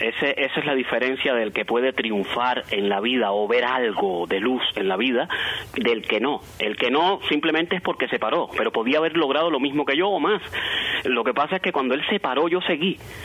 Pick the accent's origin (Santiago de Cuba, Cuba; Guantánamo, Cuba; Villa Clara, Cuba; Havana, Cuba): Havana, Cuba; Y bueno, ahí en La Habana, después nos fuimos de Santo Suárez. Mi padre le dieron un apartamento antes de fallecer en la esquina de Teja. Y ahí viví siempre, en la esquina de Teja ahí.